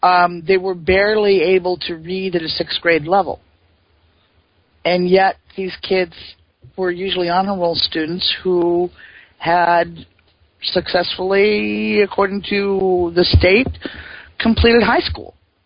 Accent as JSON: {"language": "English", "region": "Iowa", "country": "United States", "tie": "born or raised there", "said": "I grew up in Iowa, and Iowa is known for its Iowa Basic Skills."}